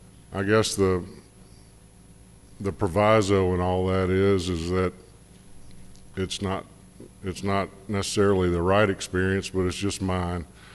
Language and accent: English; Nashville, Tennessee, United States; I'm from Nashville, by the way. I live in Nashville.